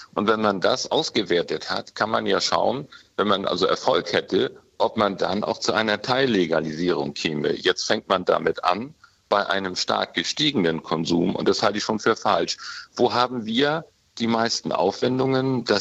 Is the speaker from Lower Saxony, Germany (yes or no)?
no; Schleswig-Holstein, Germany; Ich komme aus Schleswig-Holstein.